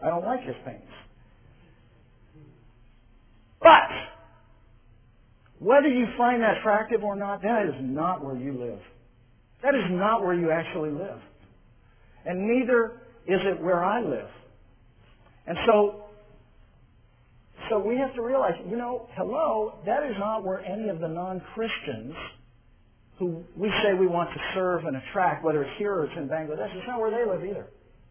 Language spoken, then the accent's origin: English; California, United States; also born or lived in Seattle; Now, we're both born and raised in California.